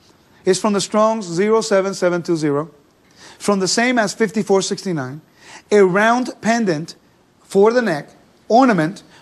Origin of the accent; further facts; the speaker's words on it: California, United States; English is a second language; also born or lived in Puerto Rico; Okay, I'm Puerto Rican. I was born in Puerto Rico. I learned English when I was 14 years old. Okay, I grew up in California.